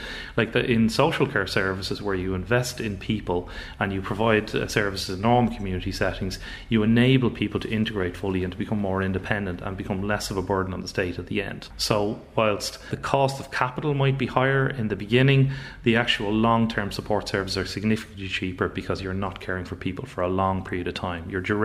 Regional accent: Ireland; as an Irish person

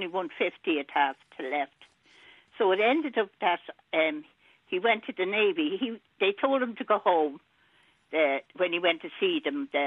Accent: England, United Kingdom; born there; Yeah, and I was born in England, as a matter of fact.

